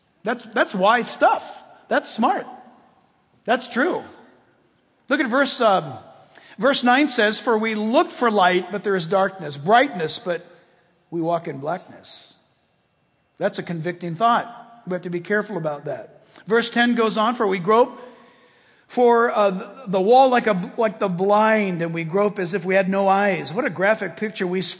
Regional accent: California, United States; growing up in Southern California, we played all summer long.

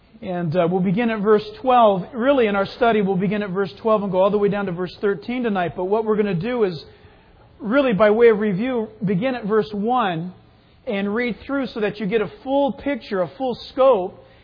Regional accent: San Diego, California, United States; also born or lived in Orange County; growing up in San Diego and then moving up into Orange County, we had in San Diego and in Orange County these Stater Brothers.

